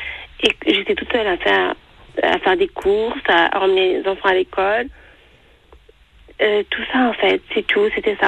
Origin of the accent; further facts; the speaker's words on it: France; J'ai du mal à comprendre. Je suis française.